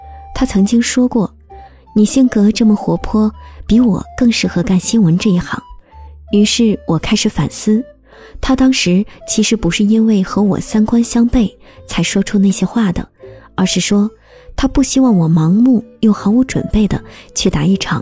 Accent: Guangdong, China; 我们都在广东的小城市长大，从初中开始就认识了

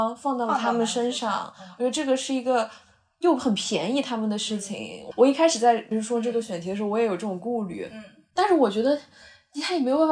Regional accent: Sichuan, China; 因为我也是四川人

